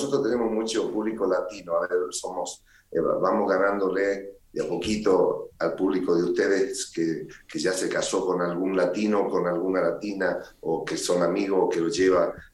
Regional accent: Salta, Argentina; Nosotros somos de Salta, que está bien al norte de la Argentina.

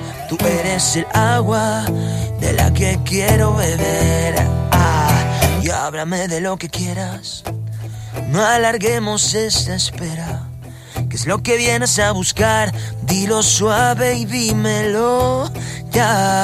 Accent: Valencia, Valencian Community, Spain; Y el tío, yo soy de Valencia, fue a Lorca, a Murcia

